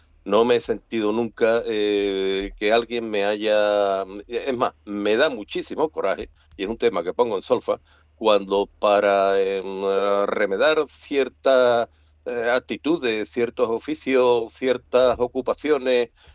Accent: Andalusia, Spain; accent: Andalusian; Yo, de verdad, estoy absolutamente orgulloso de hablar en andaluz, esté donde esté. No le voy a decir que acentúe mi andaluz cuando estoy fuera, pero desde luego no pienso renegar a la comodidad de hablar como andaluz, ¿eh?

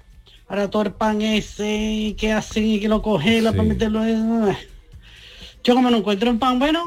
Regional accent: Marchena, Andalusia, Spain; born there; Yo soy ya nací en Marchena, mi mamá me viene muy chiquitita. Pero yo tengo eso arraigado ya.

